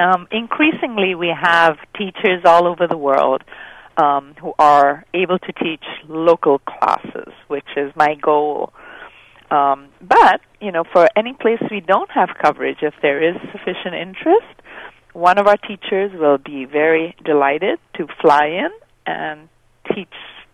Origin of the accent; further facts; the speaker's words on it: India; also born or lived in Netherlands; now in United States; I grew up in India. I was born in Holland. I'm half Dutch, half Indian. I've spent most of my life in the States now.